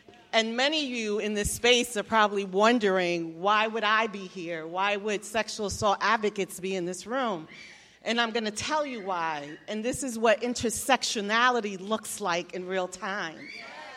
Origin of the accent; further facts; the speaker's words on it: Troy, New York, United States; not just asking to preserve the birthing center in my hometown, because I live in Troy and my husband was born in Samaritan Hospital